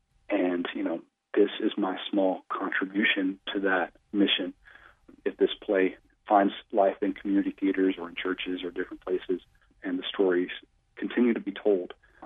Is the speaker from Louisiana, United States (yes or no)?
yes; Natchitoches, Louisiana, United States; I'm from Natchitoches, Louisiana. I grew up pretty tuned into the gay scene in Louisiana. I came out myself, was in Louisiana, and spent a lot of time in New Orleans